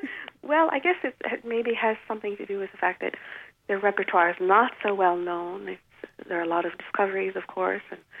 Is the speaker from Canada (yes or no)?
yes; Toronto, Ontario, Canada; also born or lived in Quebec; I was born in Quebec, and we moved to Ontario, to Toronto, when I was a small child.